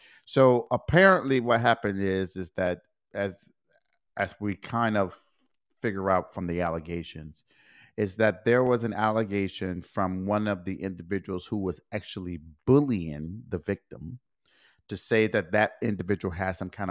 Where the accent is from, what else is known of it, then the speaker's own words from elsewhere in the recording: Detroit, Michigan, United States; Anyway, I am going to go back to my hometown, Detroit, Michigan.